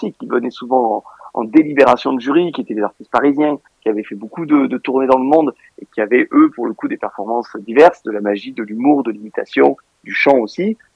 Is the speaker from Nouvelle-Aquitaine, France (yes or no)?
no; Beaumes-de-Venise, Provence-Alpes-Côte d'Azur, France; Je viens de Beaume de Venise, dans le Vaucluse.